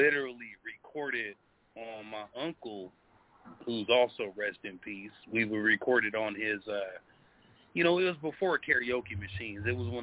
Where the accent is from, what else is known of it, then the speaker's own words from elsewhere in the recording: Portland, Oregon, United States; You know, and I'm from the West. I'm born and raised in the city of Portland, 503, north side to the death, you know.